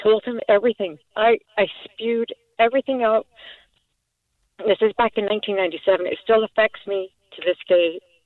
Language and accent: English; Canada; moved away as an adult; now in United States; I moved to California from Canada. I'm Canadian.